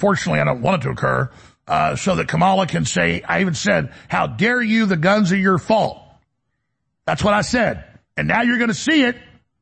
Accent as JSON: {"language": "English", "town": "Dallas", "region": "Texas", "country": "United States", "tie": "born or raised there", "said": "I mean, I grew up in Dallas. I mean, I know a lot of black folks."}